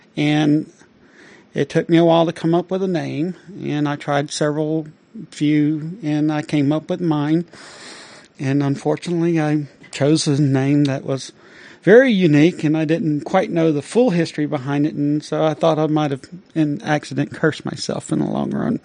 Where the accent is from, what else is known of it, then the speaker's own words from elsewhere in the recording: the South, United States; I was from the South, and trust me, David Duke did burn crosses not far from my house.